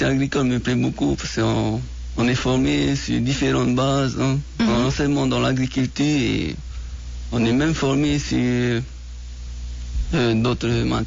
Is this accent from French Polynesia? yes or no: yes; Moorea, French Polynesia; Voilà, je suis originaire de Moréa.